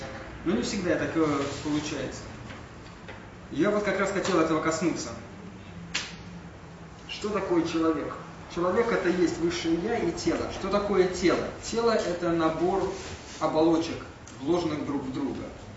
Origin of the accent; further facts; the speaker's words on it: Russia; born there; я очень счастлив, что я родился в России именно в это время, в этом веке